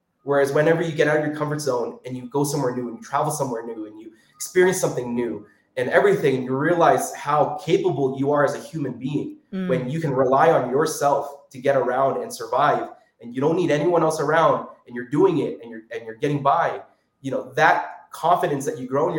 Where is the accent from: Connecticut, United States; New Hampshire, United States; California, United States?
New Hampshire, United States; now in New York, United States; I was born in New Hampshire, in a very small town. I was maybe one of three Asians total in my entire school.